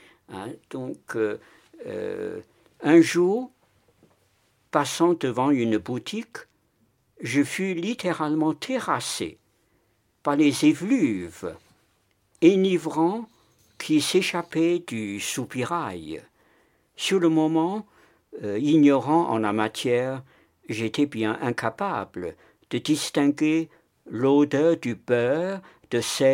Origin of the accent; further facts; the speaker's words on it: China; En tant que Chinois, je sais parfaitement les apprécier